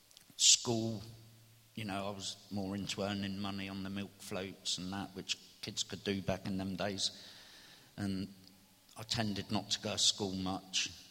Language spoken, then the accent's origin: English; Whitley, United Kingdom; And I grew up in Whitley, and there seemed to be a little gang of kids that were all of a similar ilk.